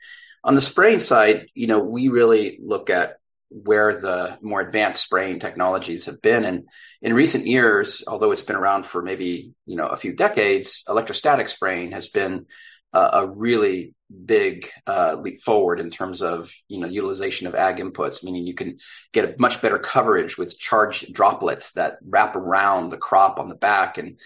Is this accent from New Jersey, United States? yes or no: no; California, United States; I was born and raised a farmer in Northern California.